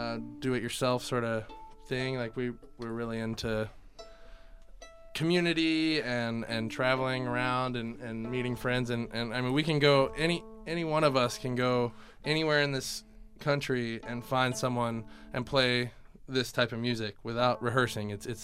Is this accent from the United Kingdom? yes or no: no; Nashville, Tennessee, United States; We're old buddies from Nashville. We grew up there, and we were doing punk music